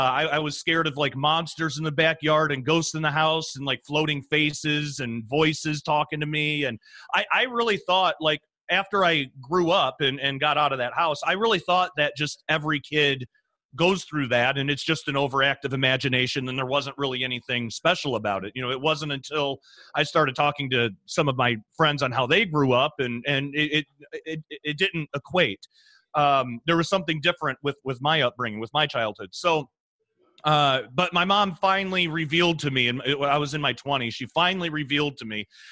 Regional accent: Michigan, United States; born there; I was born in 1984 in Michigan.

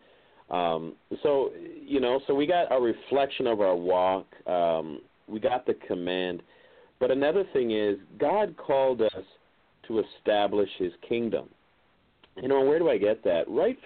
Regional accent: Canada; I'm from Canada

